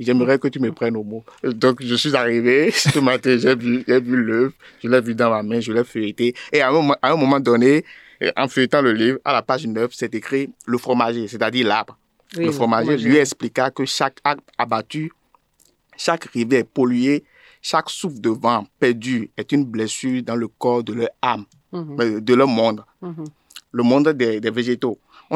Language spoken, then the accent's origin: French; Benin; Parce que Adam est béninois, je suis béninois